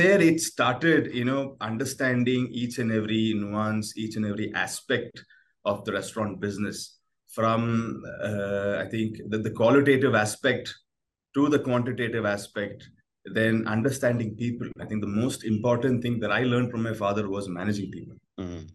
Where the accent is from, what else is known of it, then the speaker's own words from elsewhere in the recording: Bangalore, Karnataka, India; born in Kerala, we are originally Keralites. Mm-hmm. I was born and brought up in Bangalore.